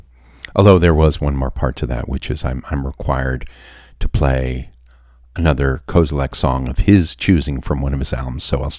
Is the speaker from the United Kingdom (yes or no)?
no; Ireland; I am Irish, born and raised in County McGowan in the northwestern southern part of West Ireland.